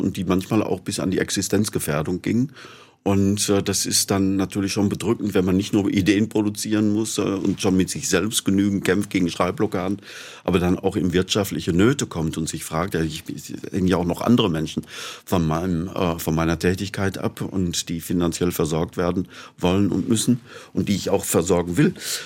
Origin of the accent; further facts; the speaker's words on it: Altenheim, Baden-Württemberg, Germany; now in Tübingen, Germany; Wenn ich in Altenheim, meiner Heimatstadt, rumlaufe und rede mit den Leuten